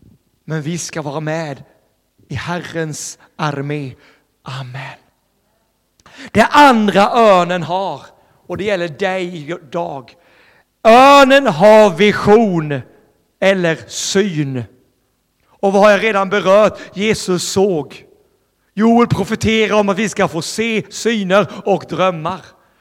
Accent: Småland, Sweden; Och det är inte för att jag är någon speciell person. Jag är en enkel smålänning.

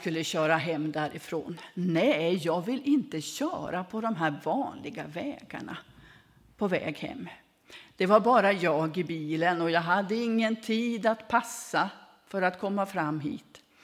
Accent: Västerbotten County, Sweden; för dig som inte känner mig, så kommer jag från Västerbotten och jag har numera 6 stycken syskon i livet.

